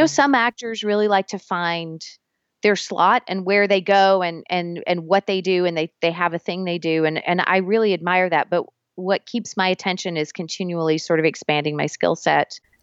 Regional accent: Tennessee, United States; grew up on a dairy farm in Tennessee. Like this was not on my radar. Like there was a theater in my hometown and they provided a drama teacher for my high school. It was the Cumberland County Playhouse.

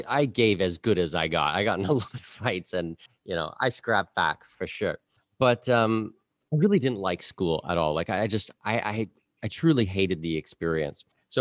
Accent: Ontario, Canada; born there

